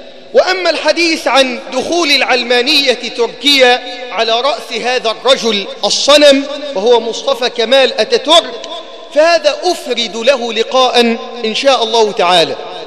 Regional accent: Egypt

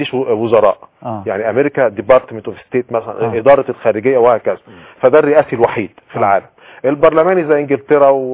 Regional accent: Egypt; واحس اني مواطن مصري بسيط

